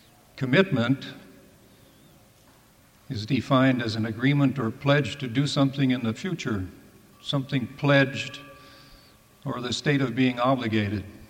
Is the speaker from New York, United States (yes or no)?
no; Tucson, Arizona, United States; I'm an architect from Tucson